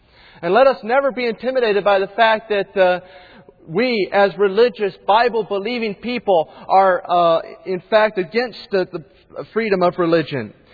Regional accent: United States; And as an American, I said to myself, how in the world can he say that?

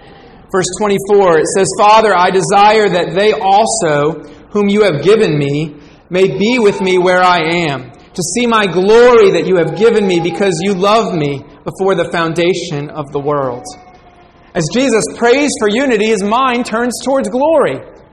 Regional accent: New Jersey, United States; Growing up in North Jersey, I was aware of a small bridge that connected the Bronx with Lower Manhattan.

